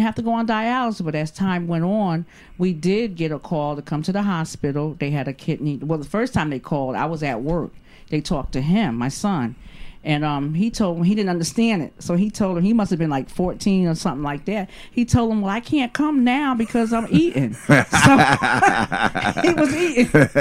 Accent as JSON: {"language": "English", "town": "New Haven", "region": "Connecticut", "country": "United States", "tie": "born or raised there", "also_born_or_lived": "Hemingway, South Carolina", "said": "Well, growing up in New Haven, we came out of Ashman Street, went from Ashman Street to Northeast Drive."}